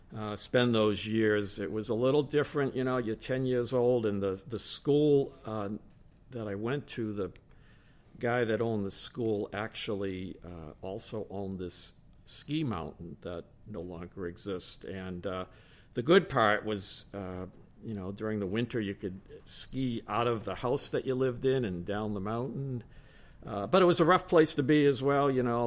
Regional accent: Waltham, Massachusetts, United States; also born or lived in Berkshires; Well, I grew up around here, Waltham, but I also had a stretch in the middle where I was out in the Berkshires.

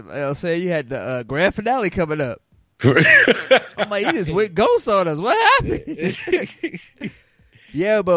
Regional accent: Missouri, United States; we've done it growing up in Missouri.

